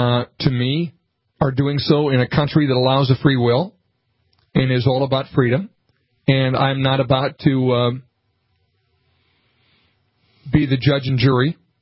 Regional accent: Pipestone, Minnesota, United States; also born or lived in Sioux Falls / Luverne / Montevideo; And I am a native Minnesotan. I was born in, I was born in Sioux Falls physically, but we lived in Pipestone, Minnesota.

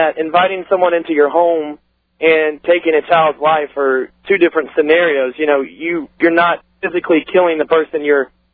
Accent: Ohio, United States; actually, I'm from Ohio, heading to Columbus, Indiana

